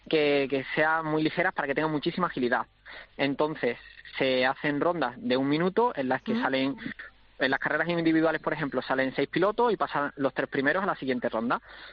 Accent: Jimena de la Frontera, Andalusia, Spain; me pillas justamente aquí en el estadio municipal de mi pueblo, de Jimena de la Frontera. Estamos montando el circuito, sí, en Cádiz

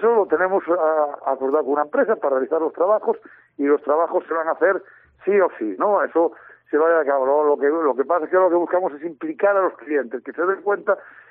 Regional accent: Ortigueira, Galicia, Spain; nosotros venimos de la zona de Ortigueira, de los somos naturales de allí.

